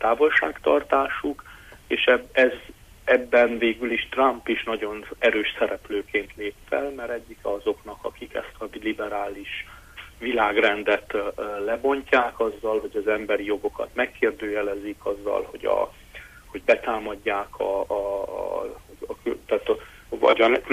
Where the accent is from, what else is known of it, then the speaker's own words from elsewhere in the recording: Transylvania, Romania; hogyha hasonló döntések születnének Romániában, akkor azt mi erdélyi magyarként megéreznék